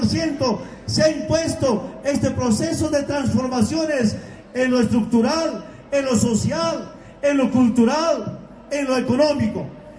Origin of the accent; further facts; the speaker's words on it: Bolivia; entendiéndonos como bolivianos